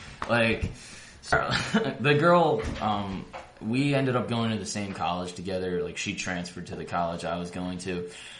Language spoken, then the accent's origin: English; New York, United States; I grew up on Long Island, so you go to Shea Stadium, you don't go to the Bronx